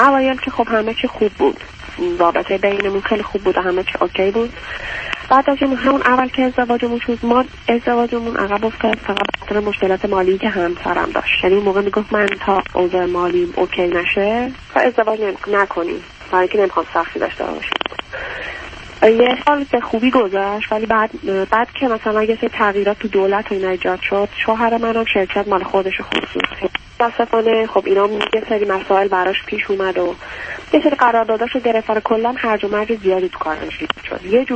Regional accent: Tehran, Tehran Province, Iran; الان 4 ساله که اومدیم خونه خودمون و من از تهران اومدم به یه شهرستانی چون کار شوهرم اونجا.

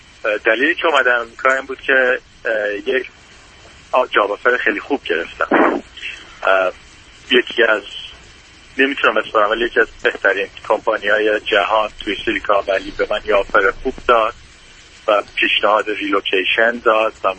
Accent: Iran; born there; ما نشنالیتیمون ایرانی هست، یعنی متولد ایران هستیم

